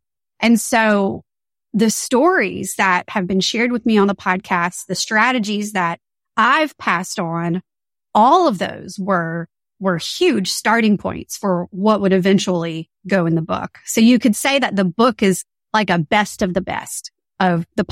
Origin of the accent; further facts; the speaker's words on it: Louisiana, United States; also born or lived in Washington, District of Columbia, United States; I'm originally from Louisiana. You probably know that Louisiana is known for its amazing food.